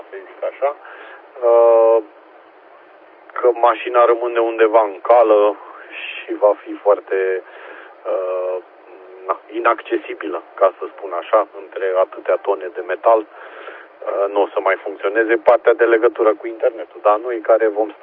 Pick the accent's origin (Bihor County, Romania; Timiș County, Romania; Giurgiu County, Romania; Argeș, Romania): Argeș, Romania; Pitești; eu sunt din Pitești